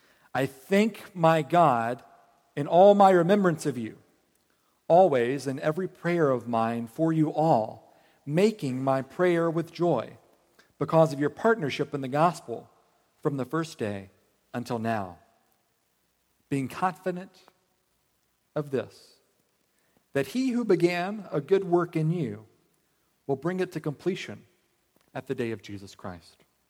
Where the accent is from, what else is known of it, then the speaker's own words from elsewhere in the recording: South Carolina, United States; now in Louisville, United States; But this is a reminder of at least where I grew up in South Carolina.